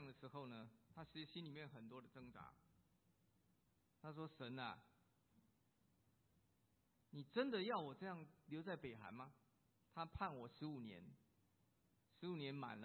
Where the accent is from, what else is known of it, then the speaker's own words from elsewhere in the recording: United States; 你知道我们在美国长大的，在美国待久了，我们从来没种过田了